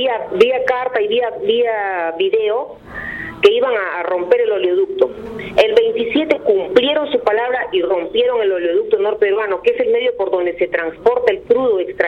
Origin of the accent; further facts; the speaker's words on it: Peru; nosotros nos hemos agrupado como trabajadores y como ciudadanos peruanos